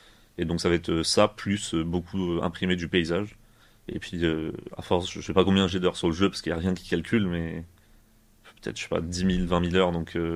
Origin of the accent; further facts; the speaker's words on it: Réunion, France; En fait, de base, moi, je suis de La Réunion. Enfin, j'ai grandi à La Réunion.